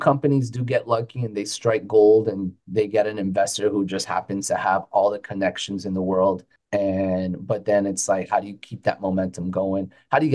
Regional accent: Florida, United States; We're already here. This is our home. We grew up in Florida. We're native Floridians.

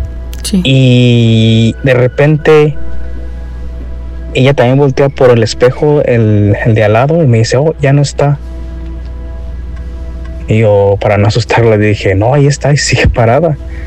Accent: Livermore, California, United States; de Livermore, California.

